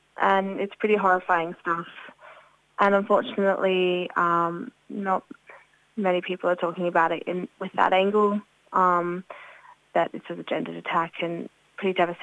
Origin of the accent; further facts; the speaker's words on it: South Australia, Australia; I'm from South Australia, so rugby is a foreign concept to me